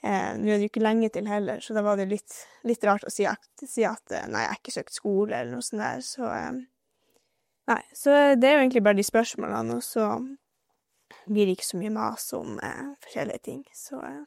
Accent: Harstad, Troms, Norway; jeg kommer fra Harstad, så det er jo kanskje mer naturlig for meg å først ta et steg til Oslo

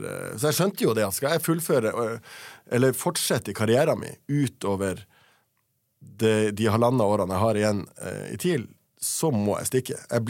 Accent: Tromsø, Troms, Norway; det var en helt annerledes kultur enn jeg kom fra Tromsø.

